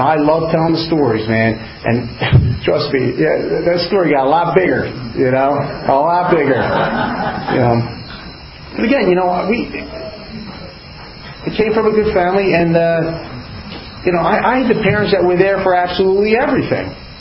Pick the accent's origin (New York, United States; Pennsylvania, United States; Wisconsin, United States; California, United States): Pennsylvania, United States; Pottstown; You know, I grew up here in Pottstown, great loving family.